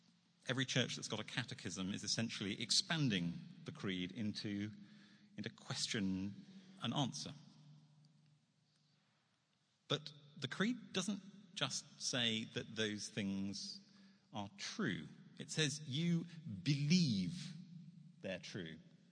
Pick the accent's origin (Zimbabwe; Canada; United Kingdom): United Kingdom; now in New York, United States; because I'm a Brit in New York